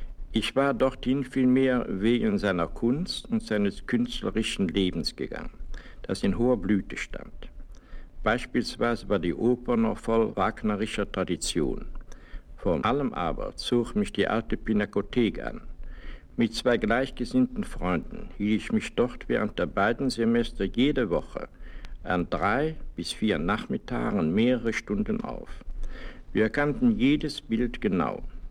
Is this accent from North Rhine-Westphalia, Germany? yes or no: yes; Cologne, North Rhine-Westphalia, Germany; born there; Wie Sie wissen, bin ich in Köln geboren.